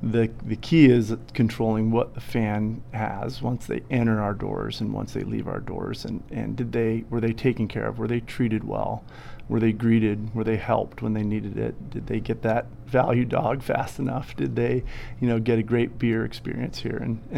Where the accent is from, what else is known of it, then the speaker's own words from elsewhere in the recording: Enumclaw, Washington, United States; Yeah, so I grew up in Enumclaw, and so we would come to the Kingdom when I was a little kid, and it was really pretty great.